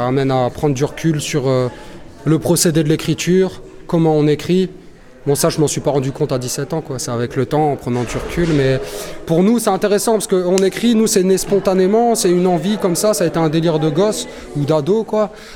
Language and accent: French; Lille, Hauts-de-France, France; J'ai grandi à Lille, en France